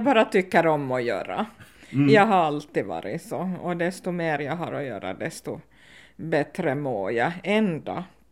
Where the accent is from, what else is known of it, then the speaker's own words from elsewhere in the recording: Ostrobothnia, Finland; also born or lived in Åland; Med mina 22 år så var jag fortfarande österbottning.